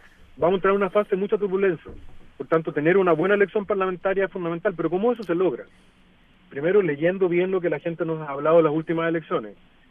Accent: Chile; ¿Por qué queremos seguir siendo chilenos?

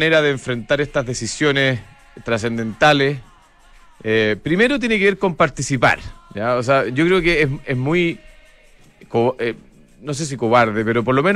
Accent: Chile; vamos a seguir siendo chilenos, vamos a seguir viviendo en este país

